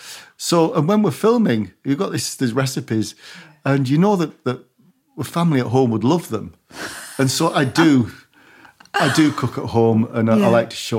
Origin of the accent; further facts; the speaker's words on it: Barrow-in-Furness, North West England, United Kingdom; I'm from Barrow, you know, you don't turn work down, mate.